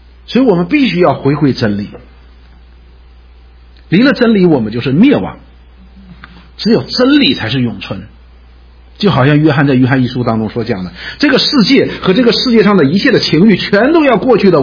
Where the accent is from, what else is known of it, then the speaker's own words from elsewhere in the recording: China; 实际作为我们中国人来说